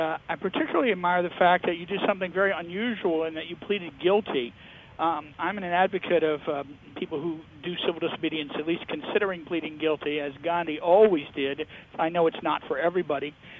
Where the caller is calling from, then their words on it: North Carolina, United States; Yeah, I'm actually calling from North Carolina.